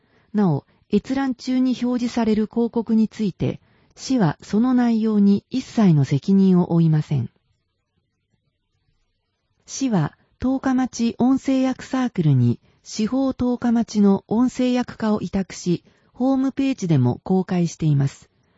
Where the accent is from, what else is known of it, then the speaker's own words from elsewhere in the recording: Como, Lombardy, Italy; Japanese is a second language; 私のふるさとのコモは高原に囲まれているので